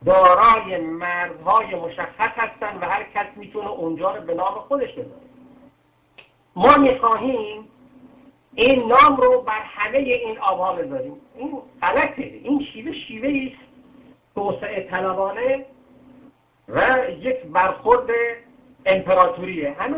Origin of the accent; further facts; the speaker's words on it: Ahvaz, Khuzestan, Iran; بنده هم به عنوان یک عرب احوازی موظف هستم در مورد کشورم،